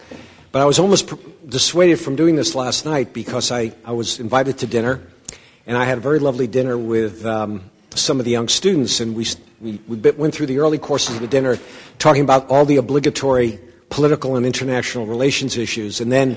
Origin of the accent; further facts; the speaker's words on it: Queens, New York, United States; born there; 41 years ago, I was born in Queens, New York, and I was going to public high school.